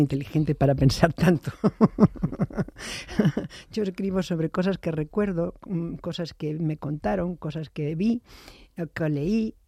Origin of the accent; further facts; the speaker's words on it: A Coruña, Galicia, Spain; Bueno, dos cosas. Una, yo soy de La Coruña.